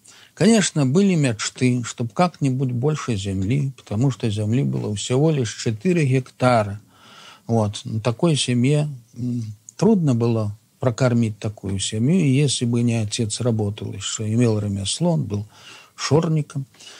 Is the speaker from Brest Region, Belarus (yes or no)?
no; Slutsk, Minsk Region, Belarus; born there; Родился я в 1890 году в Слуцком уезде Белоруссии, в крестьянской семье.